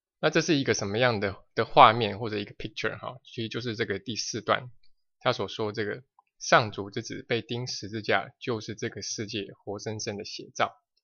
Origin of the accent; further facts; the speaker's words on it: China; 尤其我们中国人很努力的工作啊、攒钱啊，然后成家立业啊